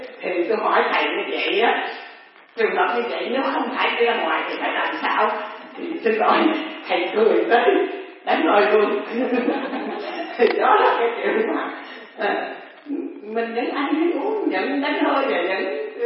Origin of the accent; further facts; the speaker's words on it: Northern Vietnam, Vietnam; Thì thí dụ như bình thường á thì mình người Bắc thì gọi là đánh lắm